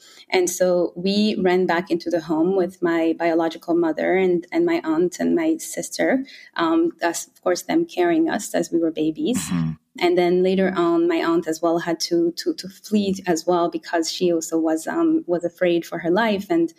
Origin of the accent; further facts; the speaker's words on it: Rwanda; born there; I was born in Rwanda in 1993.